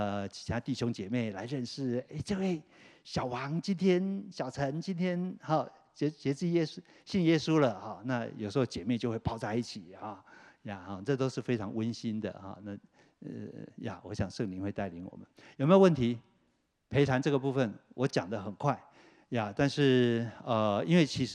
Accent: China; 我觉得我们中国人通常比较不喜欢太组织化的那种感觉。

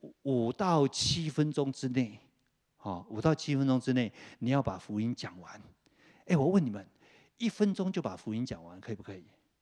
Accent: China; 我觉得我们中国人通常比较不喜欢太组织化的那种感觉。

